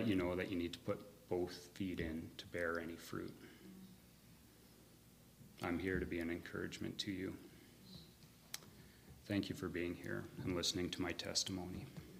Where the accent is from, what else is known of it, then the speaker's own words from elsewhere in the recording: Prince George, British Columbia, Canada; I'm 39 years old. I'm the middle of five siblings. I grew up in Prince George in a Christian home. Our family went to the Alliance Church.